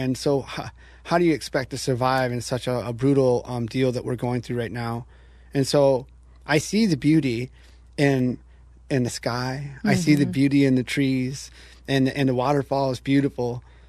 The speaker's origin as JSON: {"language": "English", "town": "Flint", "region": "Michigan", "country": "United States", "said": "I'm a disabled combat action vet. I'm from Flint, Michigan"}